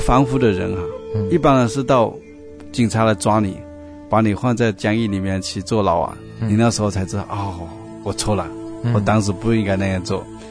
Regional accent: China; 对啊，所以为什么我们中国人哈有过年哈

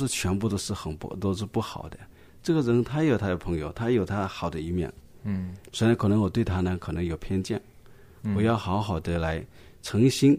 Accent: Chaozhou, Guangdong, China; 那我们潮州话有一句话，蛮有意思的

